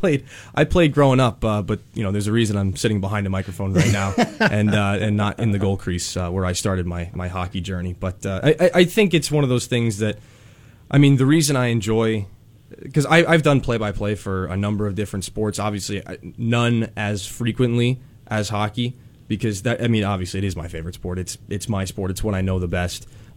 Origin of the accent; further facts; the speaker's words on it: Pittsburgh, Pennsylvania, United States; Oh, so I grew up in Pittsburgh, and then I went to University of South Carolina for 4 years.